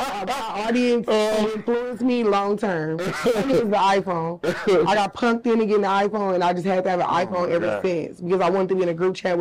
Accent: Compton, California, United States; I'm from Compton, I'm a little ghetto

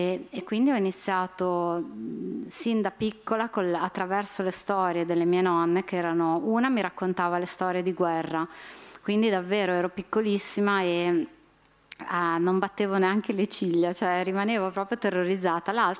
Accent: Emilia-Romagna, Italy; il mio paesino è in questo triangolo delle Bermuda fra Camposanto, Mortizuolo e Fossa

